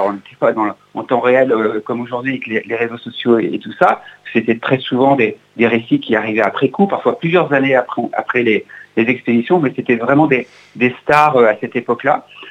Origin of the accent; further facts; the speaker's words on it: France; en tout cas en tant que Français, on connaît très peu.